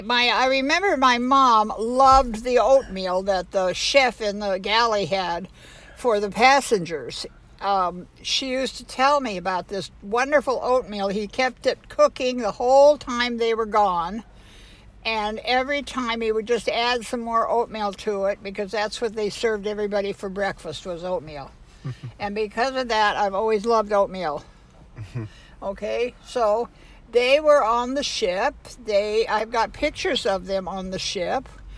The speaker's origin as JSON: {"language": "English", "town": "Long Beach", "region": "California", "country": "United States", "tie": "born there", "said": "I was born in Long Beach at Long Beach Community Hospital, and my grandma lived with us in those days"}